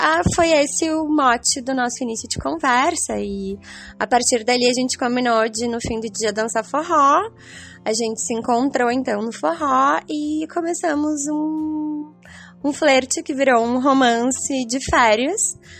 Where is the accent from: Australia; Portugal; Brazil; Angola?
Brazil; Rio Grande do Sul; eu sou gaúcha, do Vale do Taquari.